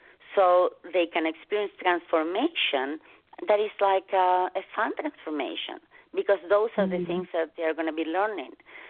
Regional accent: Argentina; English is a second language; moved away; as you can notice, I have an accent and I'm originally from Argentina. I've been living here for the last 22, 23 years.

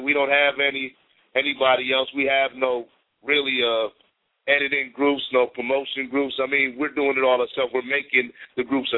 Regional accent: Elizabeth, New Jersey, United States; Elizabeth, New Jersey.

